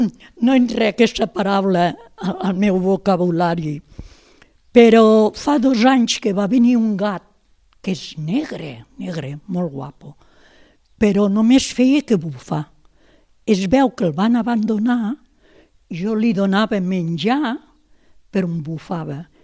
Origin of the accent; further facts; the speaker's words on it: Raïmat, Catalonia, Spain; born there; Vaig néixer a Lleida, a Raïmat, que és un agregat de la capital de Lleida.